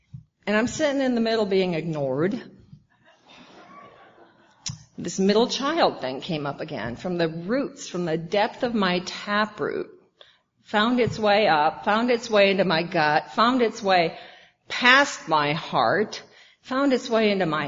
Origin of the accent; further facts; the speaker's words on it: Iowa, United States; accent: Midwest; I was from Wisconsin because they had cheese. You know, it felt more dignified when I was out in the world with my Midwest accent. You know, I couldn't fool them, but Iowa had pigs and corn, and that's how I felt.